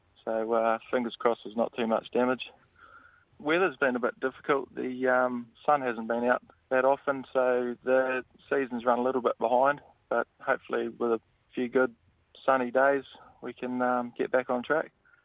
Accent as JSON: {"language": "English", "town": "Cromwell", "region": "Otago", "country": "New Zealand", "said": "from Cromwell, down central Otago here. We grow cherries."}